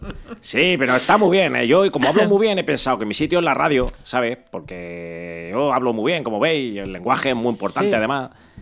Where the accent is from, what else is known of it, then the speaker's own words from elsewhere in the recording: Spain; yo porque soy español, dije, pues filología hispánica.